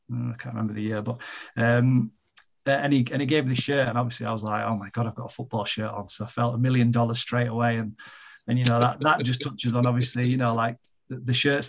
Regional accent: Huddersfield, Yorkshire and the Humber, United Kingdom; I think making my debut for my hometown club and playing for Huddersfield Town was a huge occasion

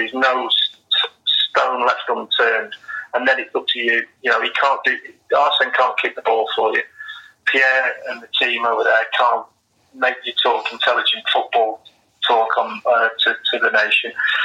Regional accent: Manchester, North West England, United Kingdom; I was born in Manchester, and I grew up as a Manchester City fan, season ticket holder, the old main road.

